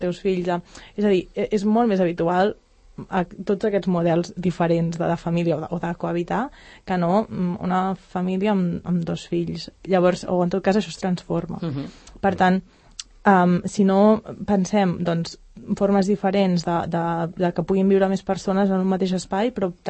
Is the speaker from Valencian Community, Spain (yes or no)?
no; Catalonia, Spain; jo soc del Montseny